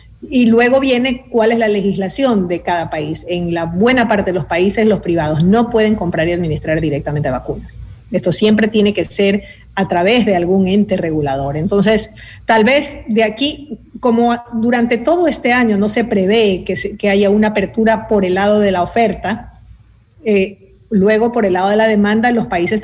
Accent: Ecuador; Es un compromiso de todos como ecuatorianos o de empresas radicadas en el Ecuador de sacar este proyecto adelante.

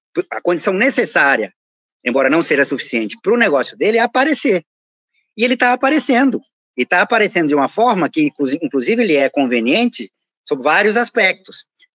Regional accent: Paraíba, Brazil; Eu passei minha adolescência na Paraíba

